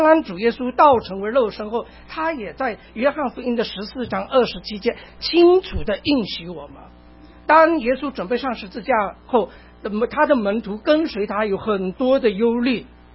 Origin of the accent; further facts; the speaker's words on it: China; 我总觉得说我们中国人是非常有智慧